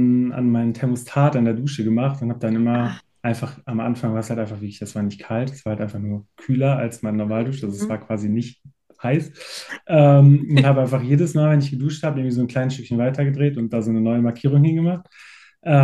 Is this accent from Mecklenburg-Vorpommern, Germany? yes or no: no; North Rhine-Westphalia, Germany; bin aus dem Sauerland. Daher kennen wir uns ja auch so ein bisschen aus der Ecke. Bin 34 Jahre alt.